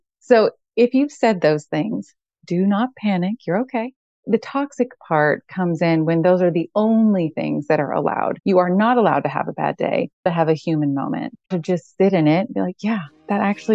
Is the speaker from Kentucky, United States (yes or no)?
yes; Kentucky, United States; now in Portland, United States; And I'm from Kentucky and moved to Portland about 11 years ago. And it took me a long time to let the y'alls and the slower speech come back through.